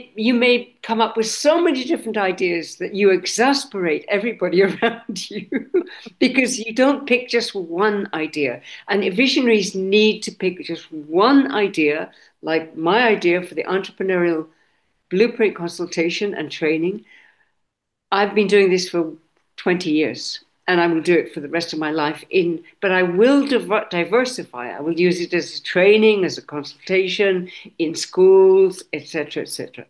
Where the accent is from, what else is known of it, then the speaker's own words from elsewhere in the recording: Scotland, United Kingdom; also born or lived in Cambridge / London; now in Sweden; No, I was actually born in the UK, so I'm Scots and Belgian. I was born in Scotland. My father was Scots, my mother was Belgian, and then we lived in Cambridge and in London. And then I married a Swede. So my family is here.